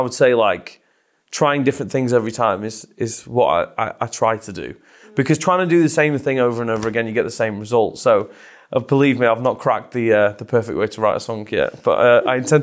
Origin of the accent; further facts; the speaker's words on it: Scotland, United Kingdom; And basically, the label wanted me to go out to LA. I'm from Scotland.